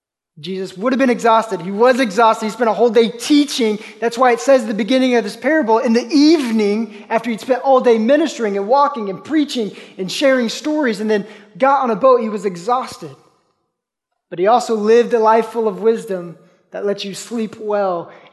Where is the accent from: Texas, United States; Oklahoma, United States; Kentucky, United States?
Oklahoma, United States; We grew up in Oklahoma.